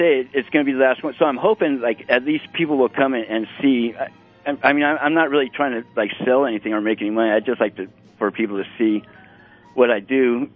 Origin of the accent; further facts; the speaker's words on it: Anaheim, California, United States; also born or lived in Los Angeles / San Francisco; I'm from cities.